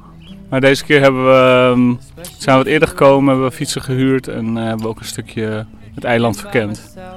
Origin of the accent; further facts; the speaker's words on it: Amsterdam, North Holland, Netherlands; Amsterdam.